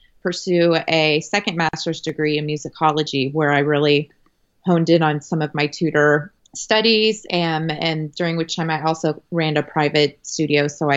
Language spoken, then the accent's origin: English; Kansas City, Missouri, United States; I grew up in Kansas City, Missouri, and I got an undergraduate degree in voice performance